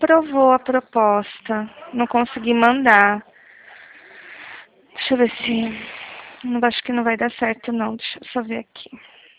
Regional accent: São Paulo, Brazil; eu sou de São Paulo

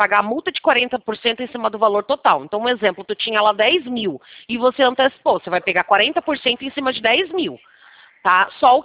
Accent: São Vicente, São Paulo, Brazil; Eu sou de São Vicente, no litoral. E aí eu vim parar aqui e fiquei aqui porque é uma vida mais tranquila.

